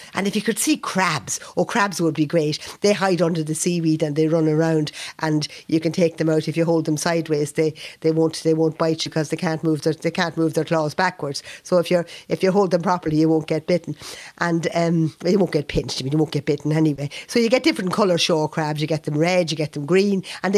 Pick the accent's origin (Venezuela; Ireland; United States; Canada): Ireland; Leinster; I come from County Louth, and we used to go to the beach over there in Allagasson and Claverhead, all along the coast there